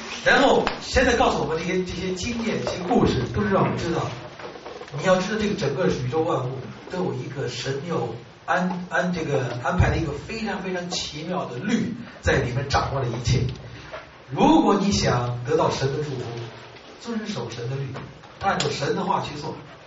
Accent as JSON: {"language": "Chinese", "country": "China", "said": "我们中国人说这个女人找了对象，我们说她有了主了，对不对？"}